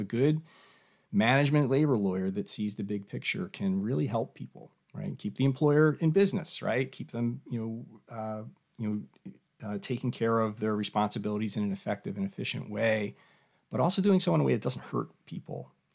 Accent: Philadelphia, Pennsylvania, United States; And you know, I'm from Philly, we can fight a little bit, you know

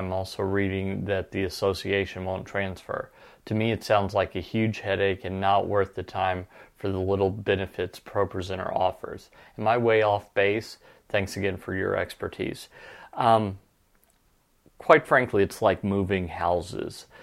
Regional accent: United States; I am an American, but am planting churches in India and have been for 20 years now.

